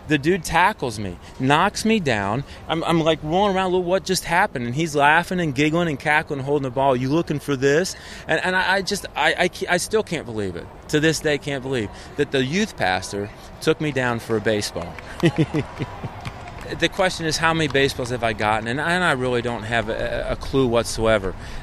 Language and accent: English; Chicago, Illinois, United States; now in Pittsburgh, United States; You know, growing up in Chicago, you're a huge Cubs fan. I remember playing baseball in the backyard.